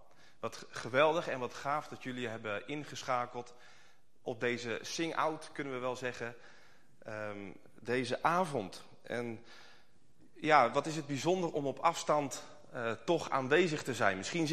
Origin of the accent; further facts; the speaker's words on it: Ede, Gelderland, Netherlands; Ik kom uit Ede.